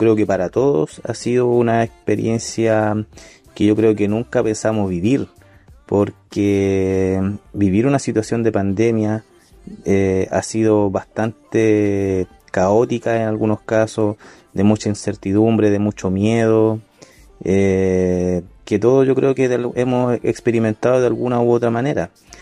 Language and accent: Spanish; Coronel, Biobío, Chile; also born or lived in Santiago; Si bien viví en Santiago muchos años, nací en Santiago, pero a temprana edad me vine acá al sur a Coronel, una ciudad que está a 25-30 kilómetros al sur de Concepción.